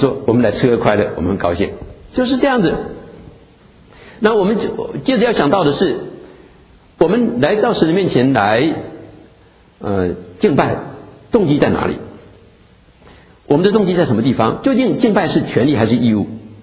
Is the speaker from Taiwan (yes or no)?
yes; Taiwan; 因为我从小的时候在台湾从来没有人叫星期的啊，台湾没有人叫星期的